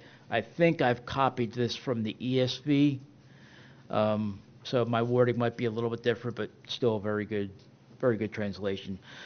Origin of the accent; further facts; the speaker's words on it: Northeast, United States; Some ways a typical South Texas winter day. Much better than the winter days I was accustomed to growing up in the Northeast.